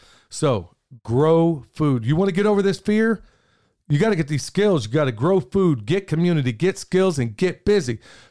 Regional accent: Oklahoma City, Oklahoma, United States; I was raised a city boy also. And, you know, I grew up in South Oklahoma City.

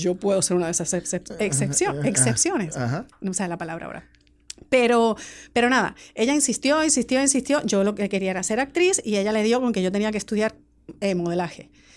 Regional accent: Spain; also born or lived in Puerto Rico; a los 6 meses me fui a España. Toda mi familia por parte de padre es de España. O sea que me crié allí. Y a los 14 años mis padres se divorcian.

